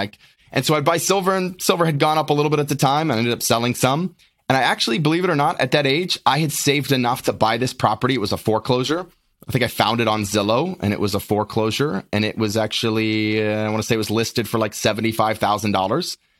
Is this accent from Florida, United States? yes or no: no; Lynchburg, Virginia, United States; So born and raised in Lynchburg, Virginia, 8 brothers and sisters, kind of a sheltered family, homeschooled, and got involved in martial arts real young.